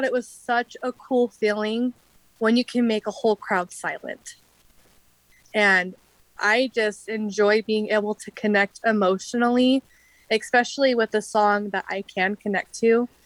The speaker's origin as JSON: {"language": "English", "town": "Rexburg", "region": "Idaho", "country": "United States", "tie": "born or raised there", "said": "And of course, in our hometown, did a couple open mic nights when we were older in Rexburg."}